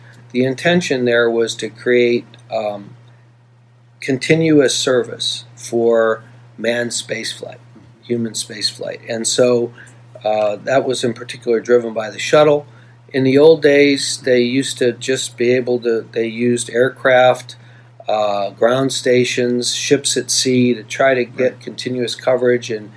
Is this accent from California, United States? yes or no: no; Cleveland, Ohio, United States; And then I was originally from Cleveland, so I wanted to come back home.